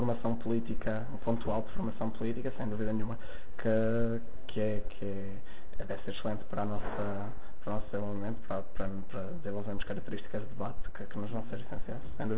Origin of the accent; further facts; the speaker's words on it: Coimbra, Portugal; Não, sou de Coimbra mesmo.